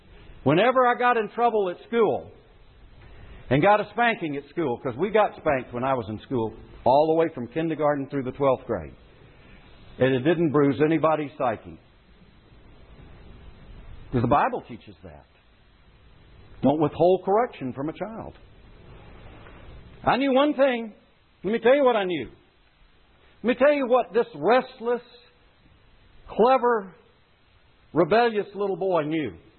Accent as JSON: {"language": "English", "town": "Myrtle Beach", "region": "South Carolina", "country": "United States", "tie": "born or raised there", "said": "I was raised in Myrtle Beach, South Carolina. I went to kindergarten there. I went to grammar school there. I went to high school there."}